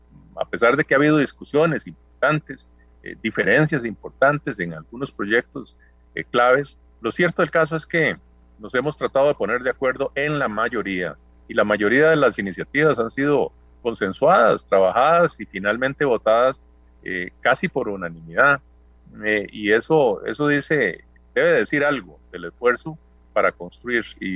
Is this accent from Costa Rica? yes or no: yes; Costa Rica; que eso es al final de cuentas lo que nos va a permitir salir adelante juntos